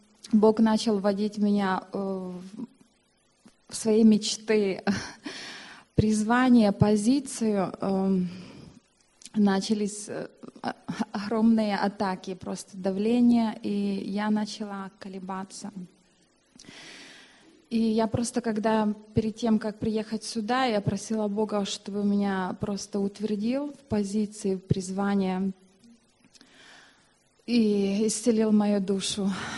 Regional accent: Prague, Czechia; я из Праги. Я хожу в церковь, пастор мой Вадим Балев.

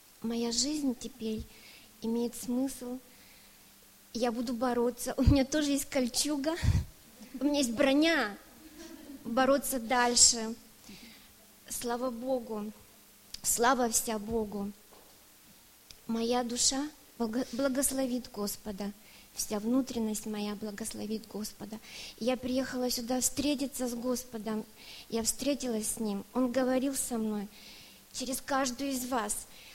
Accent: Germany; Я из Германии, мне 45 лет.

